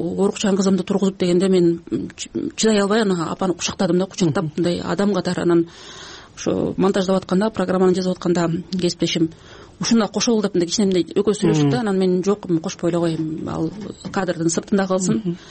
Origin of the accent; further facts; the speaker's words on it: Naryn Region, Kyrgyzstan; Мен мисалы өзүм Нарындан болом, бизде мындай чек ара боюнча мындай маселе жок да.